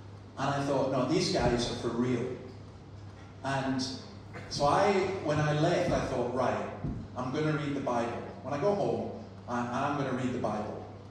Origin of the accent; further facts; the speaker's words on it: Scotland, United Kingdom; now in Newcastle, Australia; I'm from Scotland. I've been in Australia for 7 years, and I'm a Presbyterian minister now in Newcastle